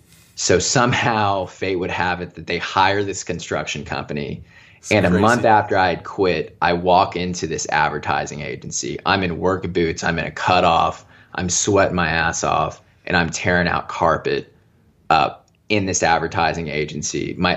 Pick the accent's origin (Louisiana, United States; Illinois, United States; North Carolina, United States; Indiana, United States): Indiana, United States; The company I worked for was a super small advertising agency in my hometown of Southern Indiana.